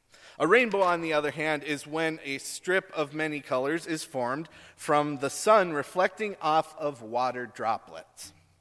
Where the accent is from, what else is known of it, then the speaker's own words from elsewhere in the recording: the Dakotas, United States; And that's as far as I knew about sun dogs growing up in the Dakotas.